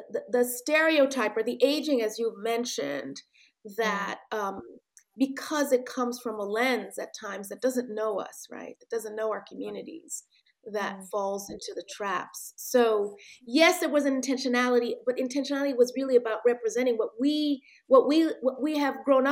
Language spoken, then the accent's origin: English; Haiti; You know, I'm originally from the Caribbean, from Haiti.